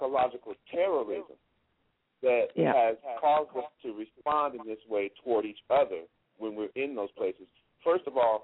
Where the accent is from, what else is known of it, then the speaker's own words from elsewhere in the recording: Joliet, Illinois, United States; You know, I grew up in Joliet, Illinois, right outside of Chicago, and my grandmother actually inherited land from her father, and so we lived on the hill in Lockport